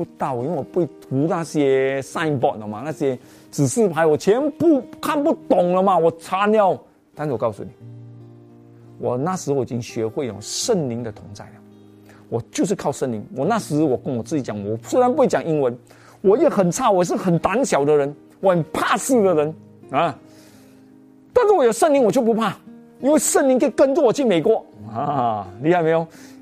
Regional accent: Malaysia; accent: Malaysian; 他们听我，又听我的口音，马来西亚口音

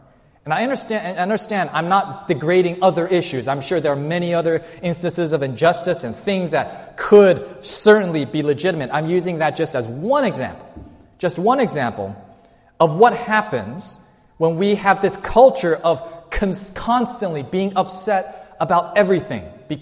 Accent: Hong Kong; born there; But I was born in Hong Kong.

